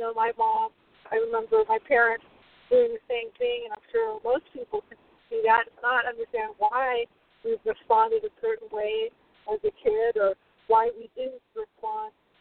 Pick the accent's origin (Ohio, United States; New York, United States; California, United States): California, United States; San Diego; I'm from San Diego. I lived there all my life except for school, college